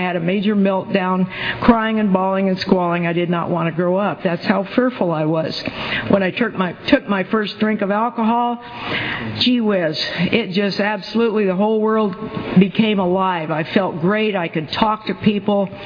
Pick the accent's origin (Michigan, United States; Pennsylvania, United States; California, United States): California, United States; Springville; I was born and raised in Springville